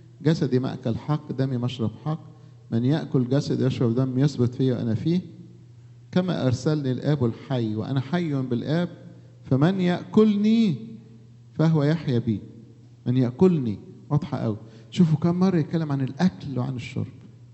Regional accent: Egypt; ودي الحاجة اللي عندنا في مصر

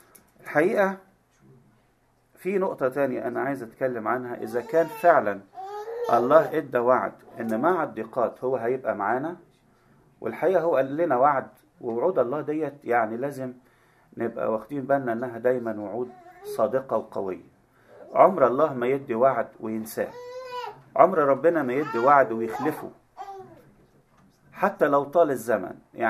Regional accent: Egypt; إحنا كمصريين

